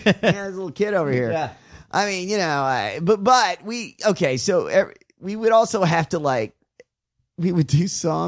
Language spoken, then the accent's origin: English; the South, United States; I've never been there. I'm from the South.